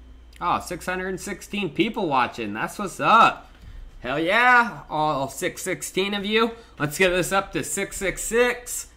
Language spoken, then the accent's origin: English; Chico, California, United States; also born or lived in Orland; I'm originally from Orland, California, but my hometown is Chico, California, where I lived most of my life at.